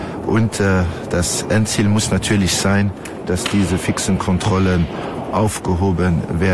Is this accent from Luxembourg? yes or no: yes; Luxembourg; Als Luxemburger ist natürlich für uns der Freiraum von Schengen sehr wichtig. Wir leben in einer Großregion.